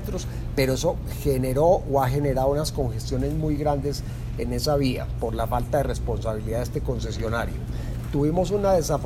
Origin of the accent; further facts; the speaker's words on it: Colombia; no solamente como ministro, sino también como colombiano, las muertes.